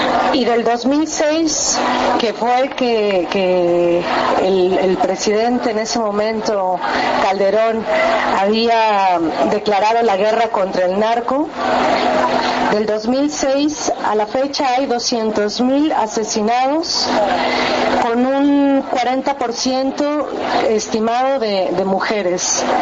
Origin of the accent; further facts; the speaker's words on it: Mexico; now in Argentina; Somos de la Asamblea de Mexicanos en Argentina, mexicanos y mexicanas en Argentina.